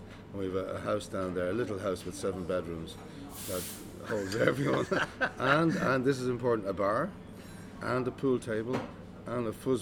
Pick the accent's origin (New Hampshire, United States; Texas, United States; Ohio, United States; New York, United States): Ohio, United States; Cleveland; I was very lucky in the 60s and 70s, growing up in Cleveland